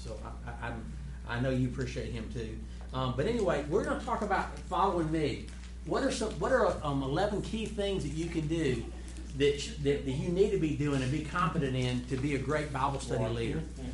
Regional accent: Monroe, Louisiana, United States; I'm from Monroe, Louisiana.

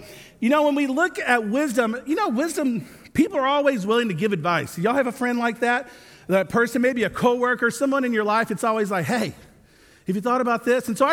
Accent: Alabama, United States; Alabama, growing up in Alabama

